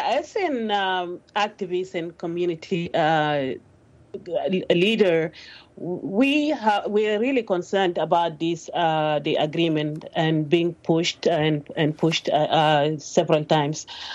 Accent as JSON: {"language": "English", "region": "Western Bahr el Ghazal", "country": "South Sudan", "said": "I come from Western Bahr Ghazal"}